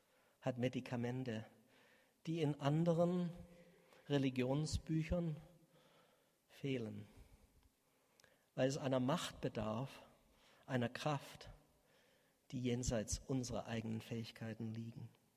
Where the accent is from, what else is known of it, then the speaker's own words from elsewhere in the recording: Ukraine; German is a second language; Als Juden und als Ukrainer haben wir unheimlich gelitten.